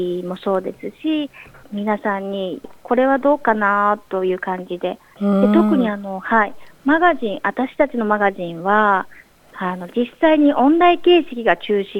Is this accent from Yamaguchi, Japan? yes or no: no; Kyoto, Japan; もちろん私自体が日本も古い歴史のある京都育ちでしたので、